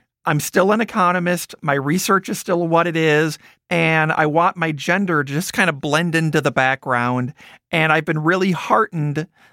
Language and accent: English; Wisconsin, United States; I did. I grew up in Wisconsin.